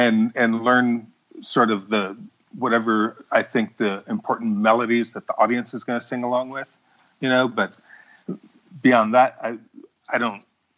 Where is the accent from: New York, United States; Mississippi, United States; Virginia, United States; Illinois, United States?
Illinois, United States; also born or lived in Minnesota; now in Atlanta, United States; Yeah, I live in Atlanta, Georgia. I moved here with my wife in 1994, so I say I'm from here. I grew up in Illinois and was born in Minnesota.